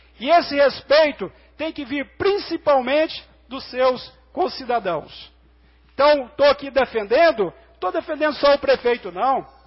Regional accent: Anápolis, Goiás, Brazil; quando eu falo que eu sou de Anápolis

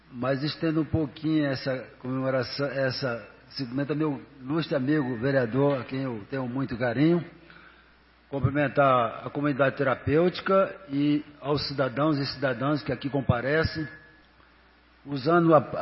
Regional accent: Maranhão, Brazil; now in Goiás, Brazil; Sou maranhense, mas sou goiano há 40 anos aqui também.

